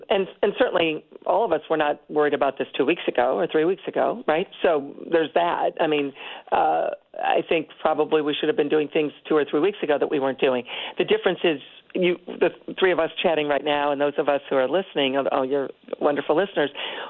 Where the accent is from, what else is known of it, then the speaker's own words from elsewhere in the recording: United States; but I'm an American, and you asked, and so I'm happy to answer.